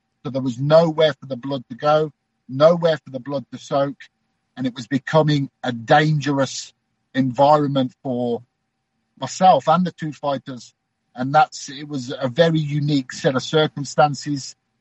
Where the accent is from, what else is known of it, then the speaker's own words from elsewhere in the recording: Birmingham, West Midlands, United Kingdom; I live in Birmingham. You know, Birmingham's my hometown. When the UFC come here, I can be back.